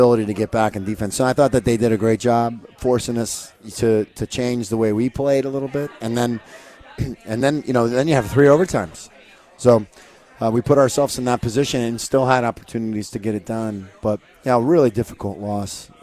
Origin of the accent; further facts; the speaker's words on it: Indiana, United States; I'm from Indiana, so like